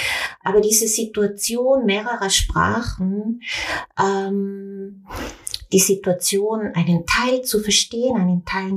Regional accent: Innsbruck, Tyrol, Austria; Und mein Vater war Österreicher. Wir sind hier in Österreich, in Innsbruck, aufgewachsen. Aber wir waren natürlich auch ganz oft in Belgien bei meiner Großmutter.

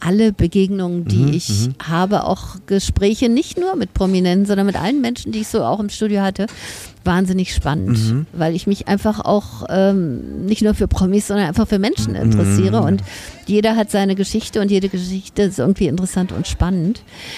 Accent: Berlin, Germany; Also erst in Schöneberg und dann sind wir ans Roseneck gezogen.

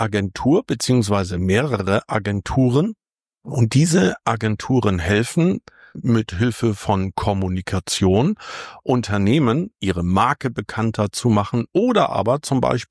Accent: Fehmarn, Schleswig-Holstein, Germany; Und ich bin auf Fehmarn geboren und bin dort aufgewachsen, zur Schule gegangen, habe dort mein Abi gemacht

